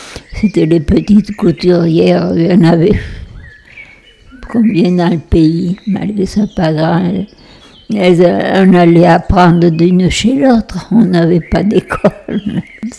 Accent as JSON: {"language": "French", "town": "Saint-Chamond", "region": "Nouvelle-Aquitaine", "country": "France", "tie": "born or raised there", "said": "Eh oui. C'est pas très loin d'ici."}